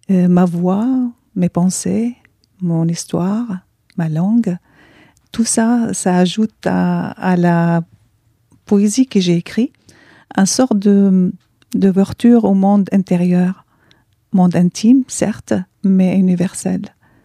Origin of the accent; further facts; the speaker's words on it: France; je suis française, j'habite la France